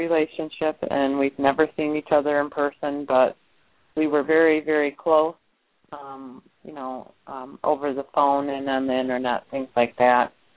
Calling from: New York, United States; I'm calling from New York.

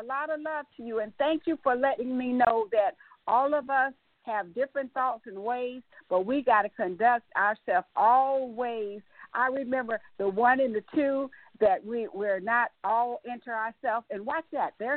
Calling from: Texas, United States; from Texas

